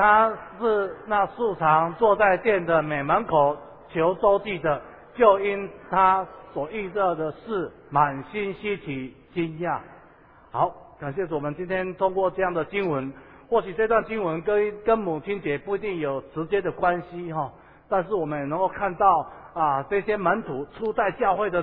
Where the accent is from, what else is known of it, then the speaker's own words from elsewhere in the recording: Taiwan; 表示我们台湾人真的不容易说我爱你啊